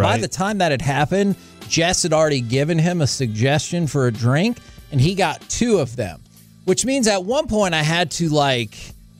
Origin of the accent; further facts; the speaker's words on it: Garland, Texas, United States; we say, we're from Dallas. And it's just easier.